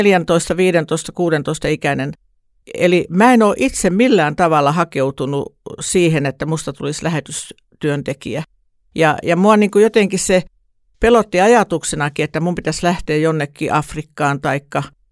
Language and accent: Finnish; Vaasa, Ostrobothnia, Finland; also born or lived in Helsinki; mä oon Vaasasta ja sukujuuret on Isossakyrössä ja sitten asuin aika pitkään Helsingissä.